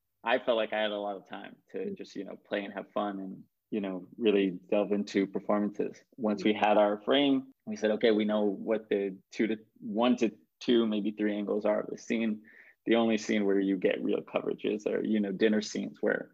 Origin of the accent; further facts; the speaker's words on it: Israel; And I grew up in Israel and both, you know, exposed to American cinema and then also European cinema.